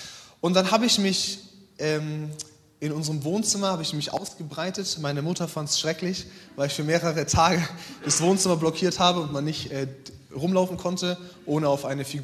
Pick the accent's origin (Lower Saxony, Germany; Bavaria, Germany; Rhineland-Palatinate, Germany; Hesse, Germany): Bavaria, Germany; Munich; Ich komme ursprünglich aus München, deswegen darf ich tatsächlich auch Bayern-München-Fan sein. bin dort aufgewachsen in einer evangelisch-lutherischen Landeskirche, bin dann in eine etwas charismatischere Freikirche gewechselt irgendwann